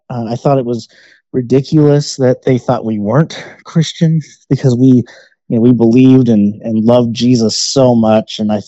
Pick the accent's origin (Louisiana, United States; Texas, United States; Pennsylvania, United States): Texas, United States; I wasn't born here, but I was raised in Texas, and so I never really had that Utah culture as part of my upbringing.